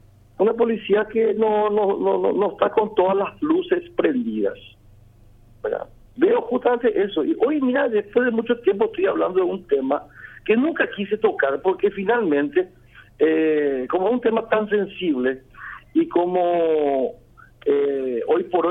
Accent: Paraguay; Primero como paraguayo, como ciudadano normal

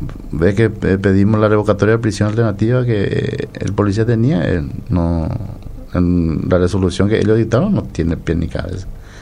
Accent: Paraguay

